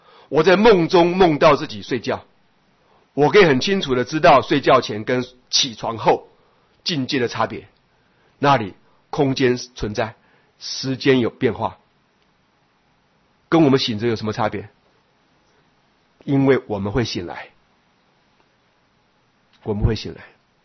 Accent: China; 你看我们中国人，只要被冠上唐人街，除了新加坡之外，全部都有个特色

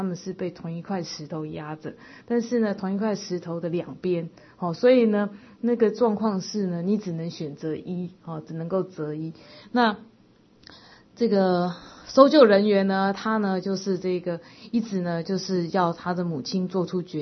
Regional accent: China; 因为我们是中国人嘛

